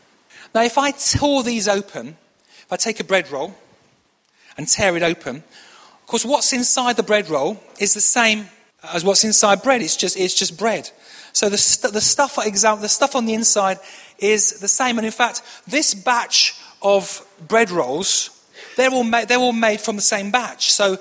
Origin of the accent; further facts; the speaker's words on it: Manchester, North West England, United Kingdom; Could be I was brought up in Manchester, maybe, I don't know.